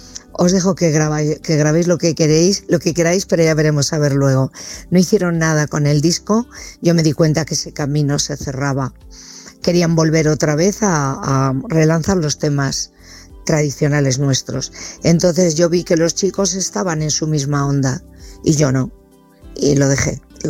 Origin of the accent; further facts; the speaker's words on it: Galicia, Spain; y mi tierra gallega